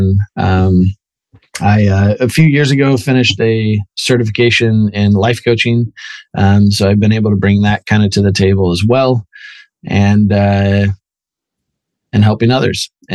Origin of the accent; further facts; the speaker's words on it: Archbold, Ohio, United States; Near Toledo, a small town called Archbold, Ohio, a northwest corner of Ohio. I was raised on a farm. I'm a farm kid.